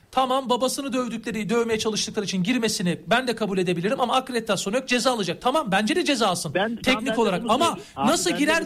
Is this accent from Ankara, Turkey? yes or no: no; Zeytinburnu, Istanbul, Turkey; De yani Etiler'de büyümedik. Biz de Zeytinburnu çocuğuyuz.